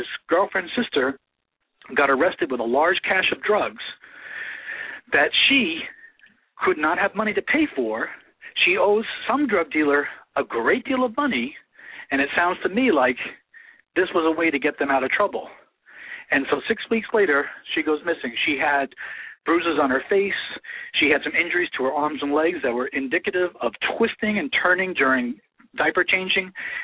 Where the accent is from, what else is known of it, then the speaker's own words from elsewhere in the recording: Maine, United States; The baby Ayla case here in my home state of Maine